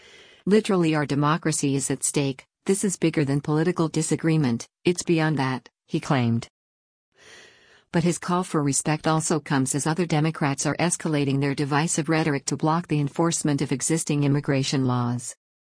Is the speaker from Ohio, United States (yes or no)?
no; Scranton, Pennsylvania, United States; also born or lived in Delaware; And so, I think a lot of the guys that I grew up with in Delaware and in Scranton, Pennsylvania, they feel like they're not being respected.